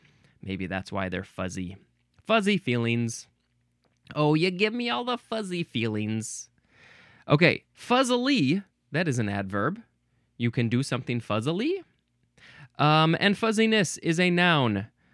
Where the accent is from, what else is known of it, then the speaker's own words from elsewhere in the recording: United States; accent: American; In my American accent, I would want to say Uruguay, but I feel like that's wrong.